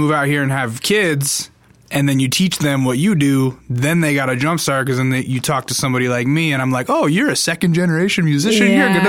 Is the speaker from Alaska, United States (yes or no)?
yes; Alaska, United States; Here's the thing is that being, you know, I grew up in Alaska.